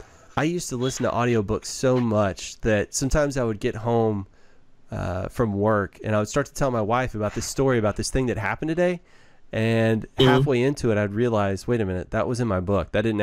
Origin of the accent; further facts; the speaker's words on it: Hewitt, Texas, United States; now in College Station, United States; So I grew up in Waco. I actually grew up in Hewitt, just south of Waco.